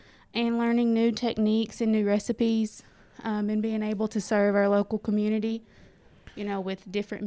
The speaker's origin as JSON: {"language": "English", "town": "Clay County", "region": "Tennessee", "country": "United States", "said": "I'm from Clay County. So okay. Not here in Cookeville."}